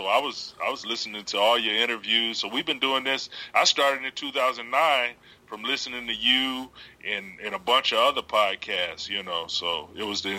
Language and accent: English; Detroit, Michigan, United States; Yeah, well, I'm originally from Detroit.